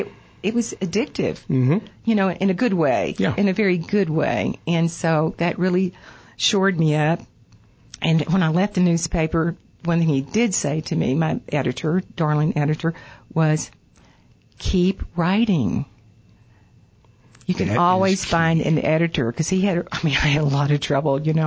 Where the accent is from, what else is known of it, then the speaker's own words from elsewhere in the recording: Louisiana, United States; Because I have an addiction also to Southwest Louisiana